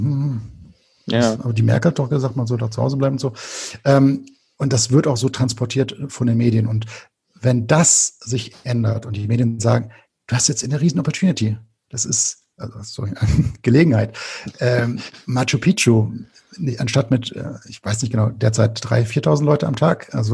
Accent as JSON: {"language": "German", "town": "Krefeld", "region": "North Rhine-Westphalia", "country": "Germany", "said": "Ich komme aus Krefeld und ich bin halt ein Lokalmatador und bin als Kind ins Stadion mit dem Fahrrad gefahren."}